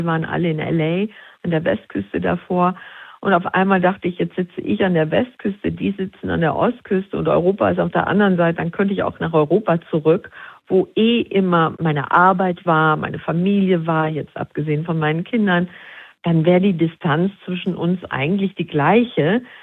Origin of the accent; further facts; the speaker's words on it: Esch-sur-Alzette, South, Luxembourg; wenn du aus dem Süden kommst, Luxemburgs, aus Esch, da wo ich herkomme, dann bist du einfach ein Arbeiterkind